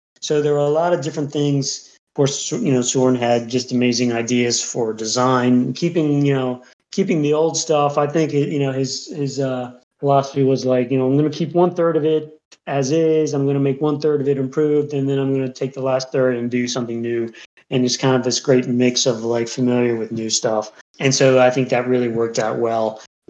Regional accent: Baltimore, Maryland, United States; in Baltimore. And I was like, well, this might be a chance for me to, you know, move back to kind of my hometown. That's where my you know, family was and old friends and stuff.

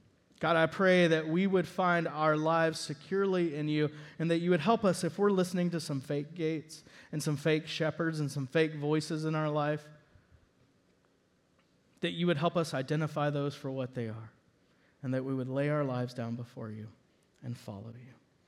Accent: Dallas-Fort Worth, Texas, United States; I grew up in Dallas-Fort Worth, Texas, and upper middle class area.

